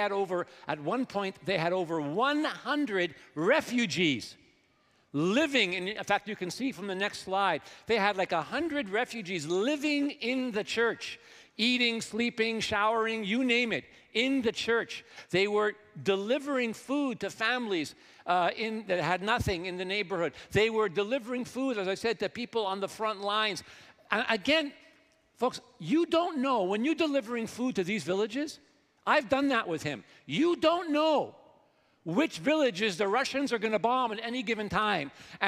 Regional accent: Canada; as a Canadian global worker, let me ask you a question.

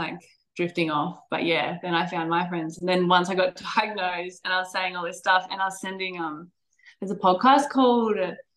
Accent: Brisbane, Queensland, Australia; But then one of my friends actually said, oh, I'm from Brisbane. And I saw other people were saying like, oh, me too. And then I was like, you know what? I think I can say me too.

